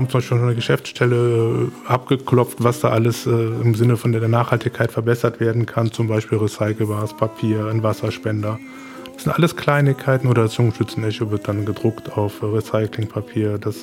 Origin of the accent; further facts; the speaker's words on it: Morschenich, North Rhine-Westphalia, Germany; ich komme aus Morschenich, einen Riesenwald